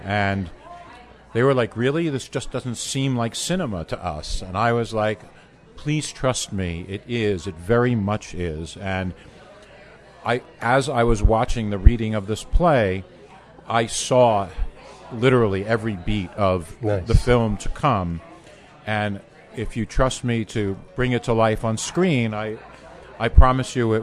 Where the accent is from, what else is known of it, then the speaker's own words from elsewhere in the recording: New York City, New York, United States; born there; I was born in Greenwich Village in New York City.